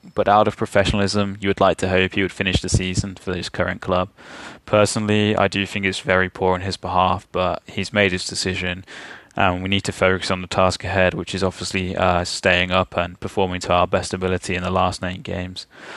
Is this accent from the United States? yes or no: no; England, United Kingdom; I grew up in the Midlands, I've lived there my whole life